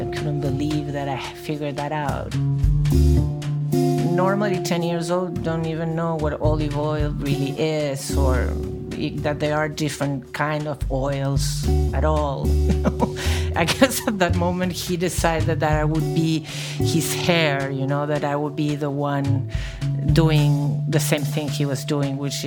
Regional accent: Buenos Aires, Argentina; I'm from Buenos Aires, Argentina.

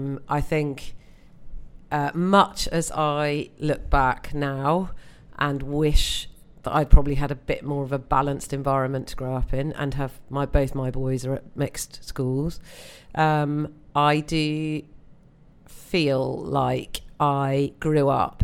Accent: North West England, United Kingdom; now in London, United Kingdom; I grew up on the Wirral.

